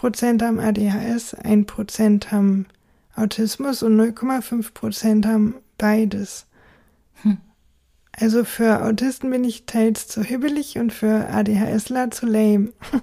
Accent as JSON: {"language": "German", "town": "Braunschweig", "region": "Lower Saxony", "country": "Germany", "lives_now": "Bremen, Germany", "said": "Also, ich bin ja aus Braunschweig hierher gezogen"}